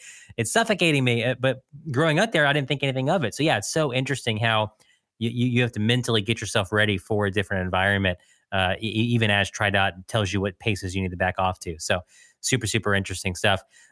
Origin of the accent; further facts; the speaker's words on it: Florida, United States; now in Texas, United States; Like I grew up in Florida. When I moved to Texas, I just thought Texas was so stinking dry.